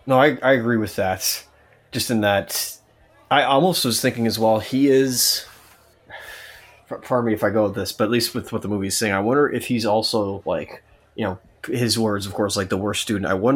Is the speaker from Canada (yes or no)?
yes; Canada; I'm white, I'm Canadian, I have no ties at all to other nations.